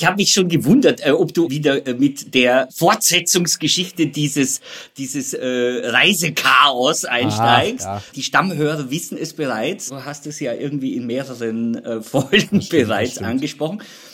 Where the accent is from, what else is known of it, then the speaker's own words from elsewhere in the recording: Austria; wo man als Österreicher so ein bisschen geneigt ist, ihn trotz aller Verfehlungen zu mögen.